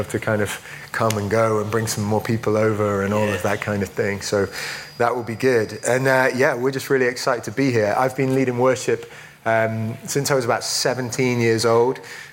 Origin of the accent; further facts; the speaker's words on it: Midlands, United Kingdom; moved away as an adult; now in Bath, United Kingdom; I'm from the Midlands in England, so I will say Bath and grass and laugh instead of Bath and grass and laugh. I moved down to Bath when I was about 21.